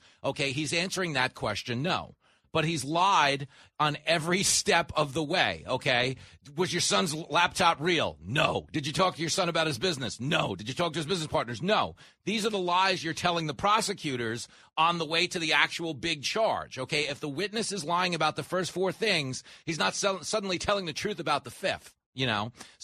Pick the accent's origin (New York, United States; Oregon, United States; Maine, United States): New York, United States; Levittown; Listen, I grew up at the Roosevelt Raceway. I grew up in Levittown. I had a grandmother who, you know, Sicilian grandmother